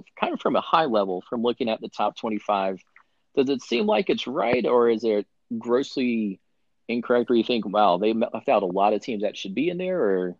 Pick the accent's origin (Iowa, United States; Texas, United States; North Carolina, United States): North Carolina, United States; because for me, we grew up in North Carolina, so you got Duke, Carolina, Wake Forest, and NC State.